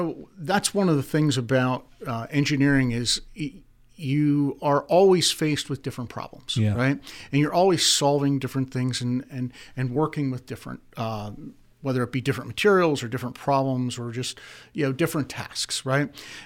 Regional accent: St. Marys, Pennsylvania, United States; Well, I'm from St. Mary's originally

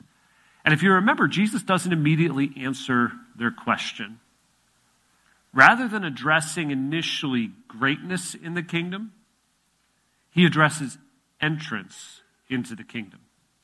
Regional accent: Midwest, United States; now in Philadelphia, United States; Reminded me of growing up in the Midwest and going to college in northern Wisconsin.

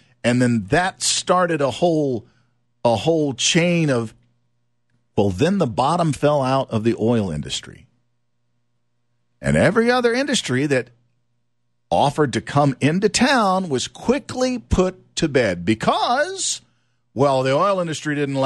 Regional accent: Louisiana, United States; The little town that I grew up in South Louisiana, thought that the oil industry was going to be there forever.

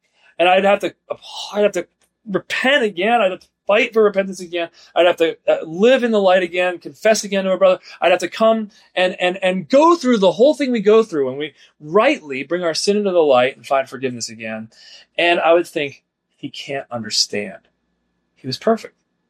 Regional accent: Ireland; Look, we are both Irish, so it gets emotional sometimes, right?

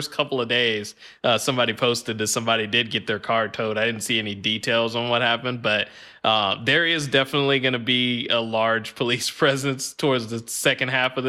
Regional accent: Oakland, California, United States; So Oakland, San Francisco, and I'm from Oakland originally.

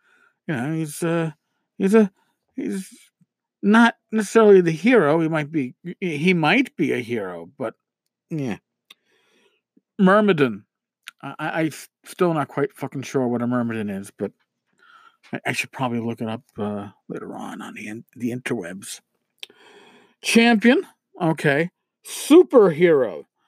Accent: New York, United States; I'm a New Yorker.

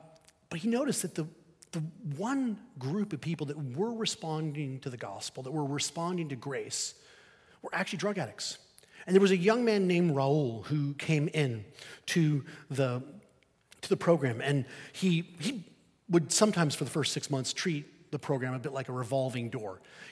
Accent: Spain; I grew up in Spain as a missionary kid

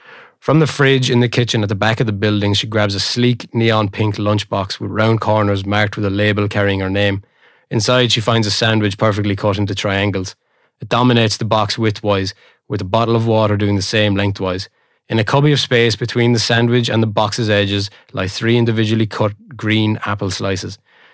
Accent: Leinster, Ireland; accent: North Kilkenny; moved away; I've been away from North Kilkenny for a long time, but I still very much speak like I'm from North Kilkenny.

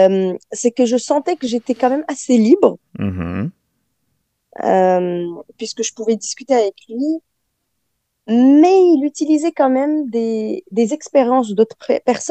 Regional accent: Morocco; quand moi je suis arrivée du Maroc, c'était plus facile pour moi de pas rentrer dans le moule

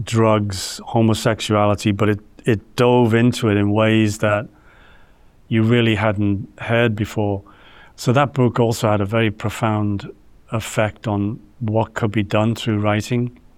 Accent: Liverpool, North West England, United Kingdom; born there; I'm from the UK. I was born in Liverpool in Northern England.

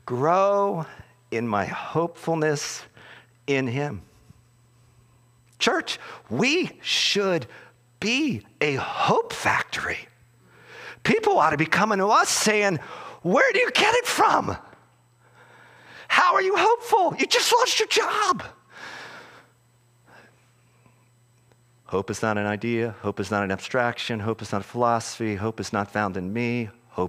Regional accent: United States; someone's messing with my trash and I'm an American.

